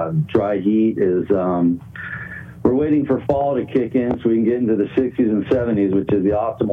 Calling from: Denver, Colorado, United States; I'm in Denver, Colorado.

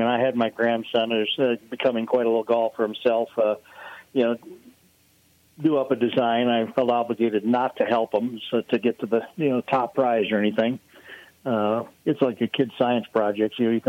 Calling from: Arlington, Texas, United States; I'm just sitting in my home office here in Arlington, Texas.

